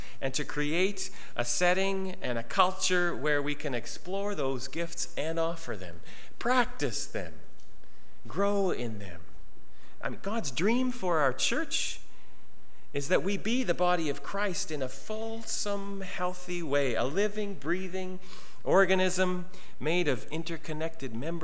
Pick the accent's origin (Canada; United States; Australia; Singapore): Canada; because we're Canadian, as I said last week.